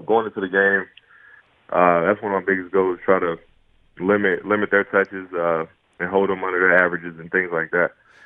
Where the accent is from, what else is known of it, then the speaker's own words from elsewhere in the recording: Shelby, United States; Yeah, I mean, Shelby's a small town. So growing up there, high school sports is pretty much – the biggest thing around.